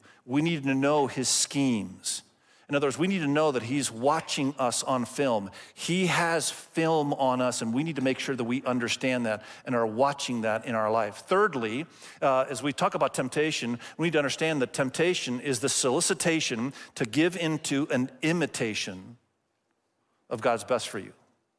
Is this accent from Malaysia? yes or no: yes; Malaysia; moved away; it was the only watch I had when I came from Malaysia because I bought it there. It's lasted 23 years